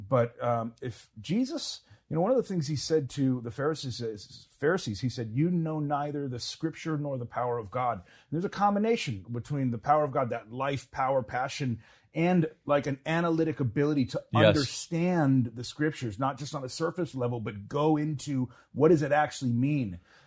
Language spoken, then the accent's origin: English; New York, United States; Yeah, so I'm from New York State. I grew up upstate.